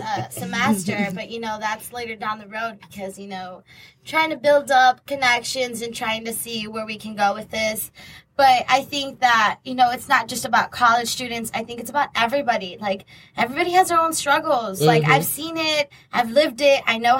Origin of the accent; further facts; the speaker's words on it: Texas, United States; Yes, I'm originally from Texas. I came by myself. I knew nobody.